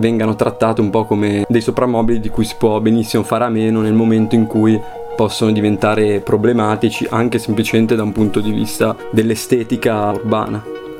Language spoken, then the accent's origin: Italian; Milan, Lombardy, Italy; Da milanesi, se dobbiamo identificare piazza importante, magari pensiamo alle Colonne, ai Navigli